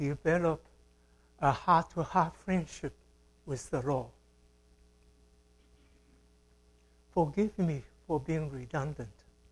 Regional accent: China; When I was growing up in China, few people have pets, have dogs as their pets.

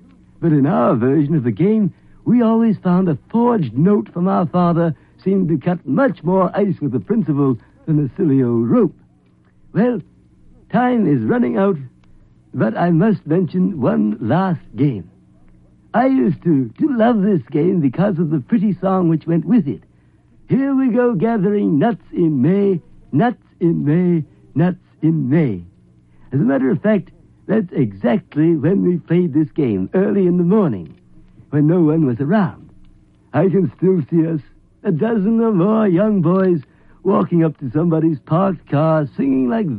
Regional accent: Toronto, Ontario, Canada; another game I used to enjoy as a boy growing up in Toronto

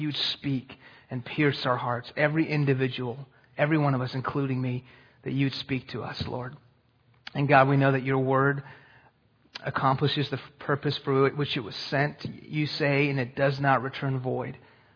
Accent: Houston, Texas, United States; If you can't tell, I'm from Houston, Texas by that name. It's a good Texan name, right? So I grew up in Texas, actually. My family is from Iran

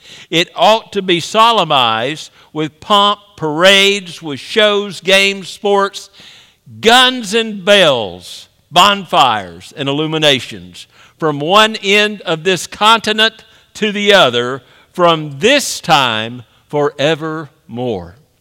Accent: Alabama, United States; You can go to my home state, Alabama, and find some too.

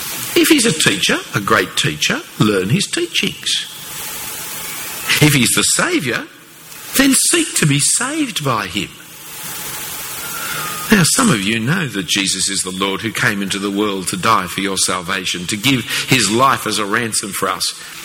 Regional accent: United Kingdom; I mean, I'm a free man. I'm British.

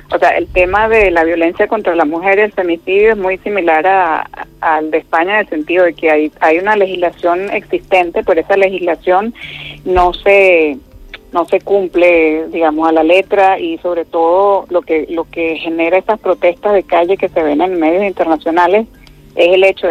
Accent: Venezuela; now in Turkey; yo soy venezolana casada con un turco y la mayoría de mis amistades acá son similares, o sea, mujeres extranjeras que se casaron con hombres turcos, ¿no?

